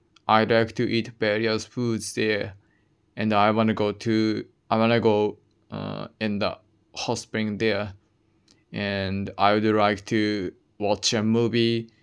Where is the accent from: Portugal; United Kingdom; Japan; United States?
Japan; Sapporo, Hokkaido; English is a second language; also born or lived in Sendai; I'm from Sapporo. I moved to Sendai when I was an elementary school student. I lived there for about 10 years.